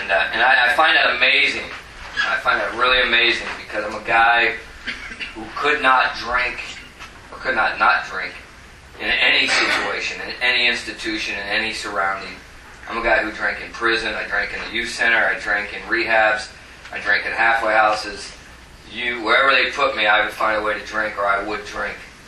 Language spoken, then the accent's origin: English; Stockton, California, United States; I grew up in California. I grew up in this town called Stockton, California.